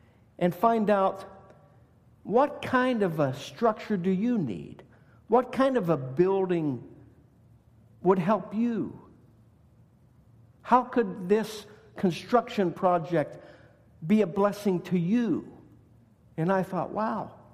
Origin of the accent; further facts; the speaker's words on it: West Virginia, United States; So growing up in West Virginia on Saturday mornings, we had this regular thing that we did.